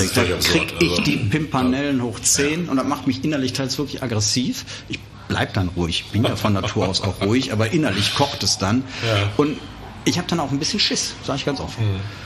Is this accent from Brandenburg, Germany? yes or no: no; Remscheid, North Rhine-Westphalia, Germany; das ist leider wahr. Das ist leider wahr. Ich bin ein Remscheider Jung sozusagen, ja, aber ich habe in der Session damals auch mal wieder gesagt, wo du geboren wirst, das ist höhere Gewalt.